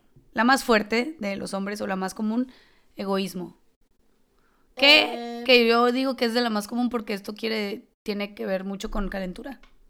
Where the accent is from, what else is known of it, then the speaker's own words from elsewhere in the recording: Durango, Mexico; De Durango.